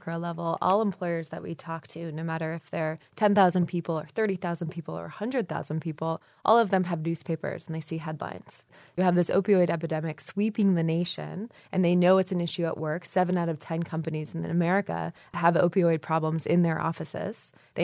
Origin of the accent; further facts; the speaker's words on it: Toronto, Ontario, Canada; I don't hail from Michigan. I'm from Toronto, which is close, but I went to University of Michigan.